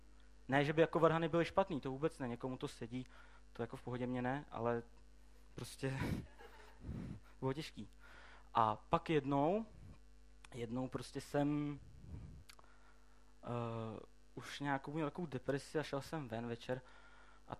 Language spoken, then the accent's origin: Czech; Plzeň, Plzeň Region, Czechia; Já nevím, prostě šel jsem, chodil jsem tam u nás v Plzni do církve